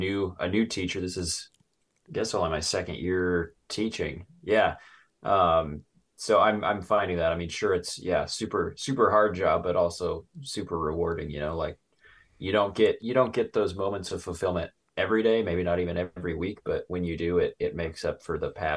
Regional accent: Torrington, Wyoming, United States; Yeah, southeast near the town of Torrington. You know where that's at? Like, right up against the Nebraska border, about an hour and a half north of Cheyenne, the capital.

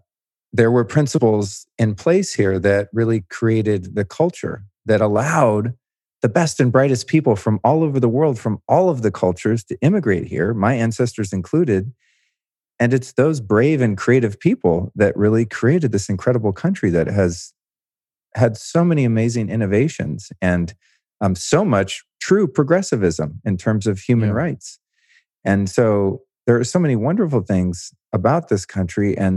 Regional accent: California, United States; my mom was born and raised in Berkeley. I grew up in the Bay Area.

